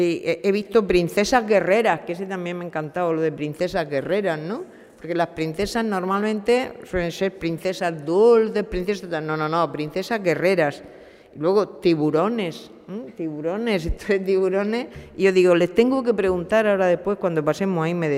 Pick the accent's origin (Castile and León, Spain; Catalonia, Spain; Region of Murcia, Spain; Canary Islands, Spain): Region of Murcia, Spain; Y resulta que soy murciana.